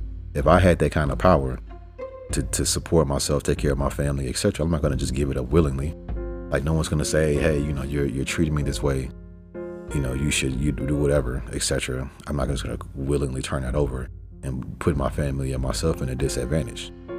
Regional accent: Arkansas, United States; growing up in Arkansas, I was around a bunch of black people

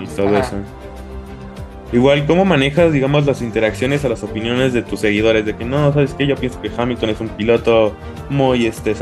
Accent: Mexico; pero como mexicano

